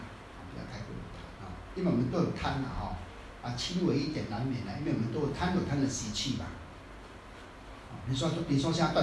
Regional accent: Taiwan; 在台湾啊，我闽南人讲一句话

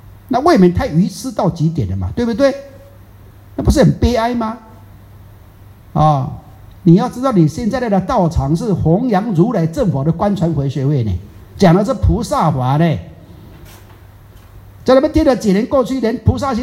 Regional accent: Taiwan; 我们台湾人讲，那学什么的嘛？

